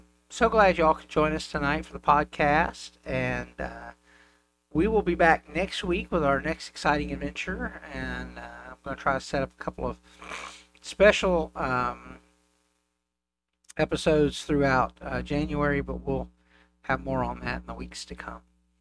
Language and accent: English; Hopkinsville, Kentucky, United States; But we lived in my hometown of Hopkinsville, Kentucky. It has one of the largest Swiss or Sweet factories in the South.